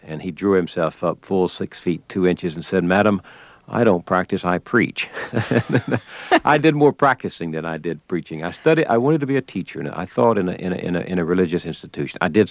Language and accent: English; the South, United States; growing up in the South, where conversation was a part of the hearth